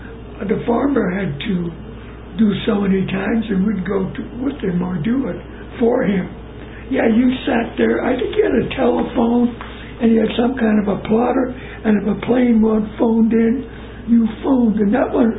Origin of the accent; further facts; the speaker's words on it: Jackson, United States; Growing up in Jackson was fun. The only thing that hindered it was first the strike and then World War II.